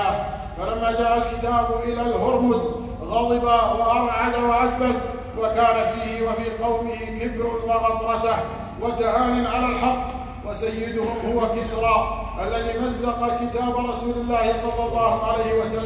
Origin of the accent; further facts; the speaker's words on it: Kuwait; وموقع هذا اللقاء كان في أرض كاظمة في شمال بلادنا الكويت الحبيبة